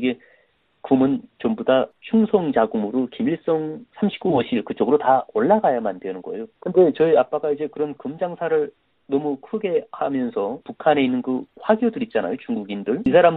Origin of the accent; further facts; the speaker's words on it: North Korea; 제 고향이 일단 북한에서 큰 도시였는데